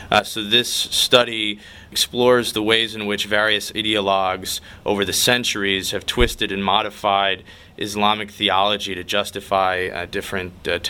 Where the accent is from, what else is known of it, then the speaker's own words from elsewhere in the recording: New York City, New York, United States; Well, first of all, I was born and raised in New York City. All of my friends and family are here.